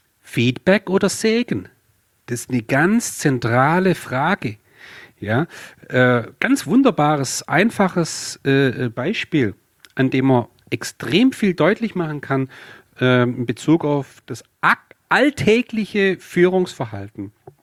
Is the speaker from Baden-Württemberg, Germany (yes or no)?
yes; Baden-Württemberg, Germany; wie man ja ab und zu durchhört, bin ich Schwabe